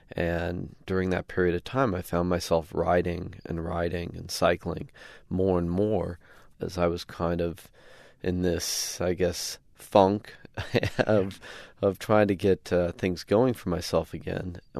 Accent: Colorado, United States; now in Malibu, United States; I live in Malibu so I can get on my bike and ride in the mountains out here. And I grew up in Colorado, so you know, it's just where I thrive.

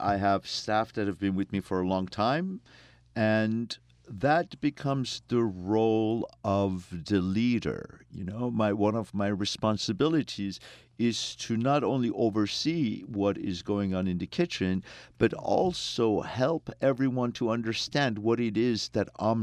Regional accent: Iran; now in United States; I'm an Armenian from Iran, but I've been living in the U.S. for 36 years.

